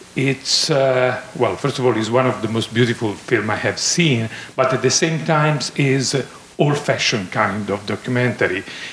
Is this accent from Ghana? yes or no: no; Italy; English is a second language; I'm from Italy.